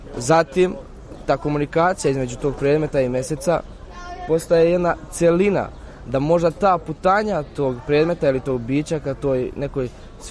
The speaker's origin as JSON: {"language": "Serbian", "town": "Užice", "region": "Šumadija and Western Serbia", "country": "Serbia", "said": "možda iz mjesta odakle ja potičem, iz Užica. To je jedan divan predio, mislim, zapadna Srbija sama po sebi, ali ja sam dosta vremena kao dete provodio na selu."}